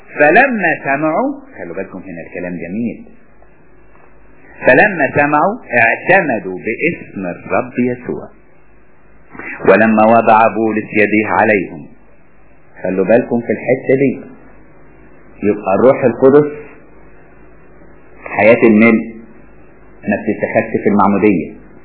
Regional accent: Egypt; ما انا دلوقتي مصري بتكلم لغه عربيه

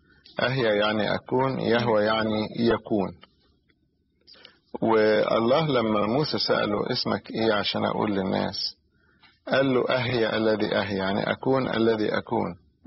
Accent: Egypt; احنا بنستخدمها كمصريين

